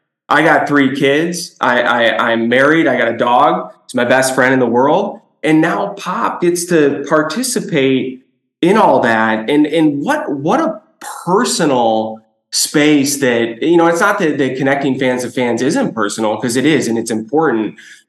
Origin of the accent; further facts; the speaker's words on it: Chicago, Illinois, United States; I'm born and raised in Chicago, a kid in the 90s.